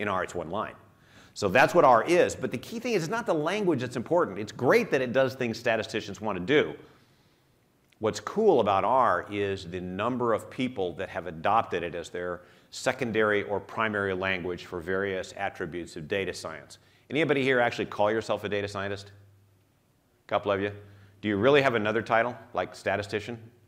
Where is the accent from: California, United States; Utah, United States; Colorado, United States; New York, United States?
Colorado, United States; I'm from Colorado, I live in Denver, married a Colorado University grad from the business school.